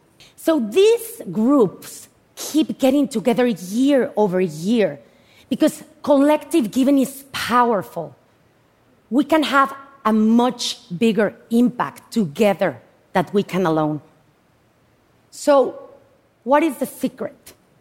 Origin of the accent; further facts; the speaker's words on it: Mexico City, Mexico; English is a second language; moved away as an adult; now in United States; I am originally from Mexico City, moved to the US 25 years ago